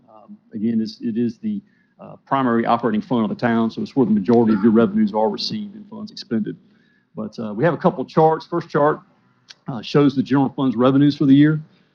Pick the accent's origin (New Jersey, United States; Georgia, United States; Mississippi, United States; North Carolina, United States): Georgia, United States; Savannah; Savannah.